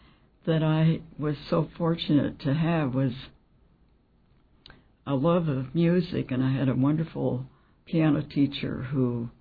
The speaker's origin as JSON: {"language": "English", "town": "Juneau", "region": "Alaska", "country": "United States", "tie": "born there", "said": "I was born in Juneau, too."}